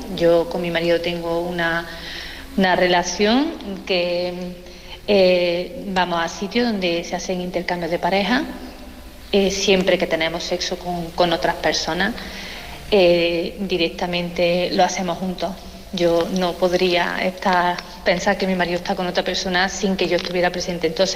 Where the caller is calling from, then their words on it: Córdoba, Andalusia, Spain; de Córdoba y os escucho cada día con los podcasts por la tarde a la hora de trabajar